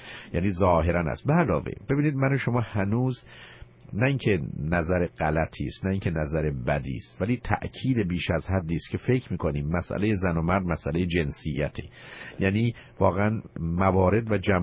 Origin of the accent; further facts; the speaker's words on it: Iran; moved away as an adult; now in Los Angeles, United States; من و شمایی که مثلا در ایران بزرگ شدیم و اونجا دبستان و دبیرستان و دانشگاه رفتیم،